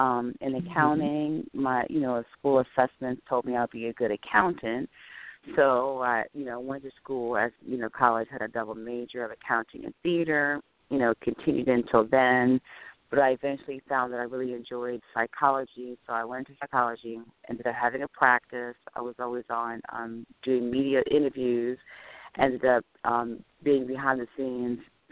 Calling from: Maryland, United States; Maryland.

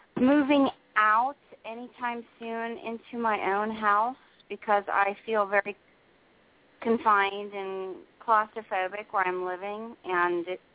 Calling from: New Jersey, United States; I'm calling from New Jersey.

